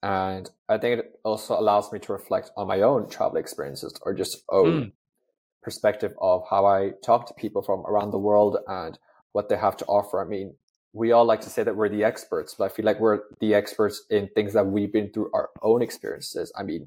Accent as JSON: {"language": "English", "country": "Hong Kong", "tie": "born or raised there", "moved": "yes", "lives_now": "United Kingdom", "said": "I mean, Hong Kong's my hometown, first of all. So now I feel like we kind of swapped places. I mean, I'm in the UK now and you're definitely going to my hometown."}